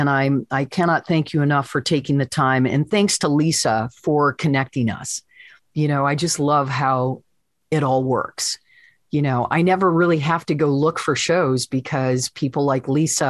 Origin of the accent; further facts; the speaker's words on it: Michigan, United States; now in Florida, United States; I've got a lot of listeners in Michigan because it's my, you know, my home state. They come down to Florida.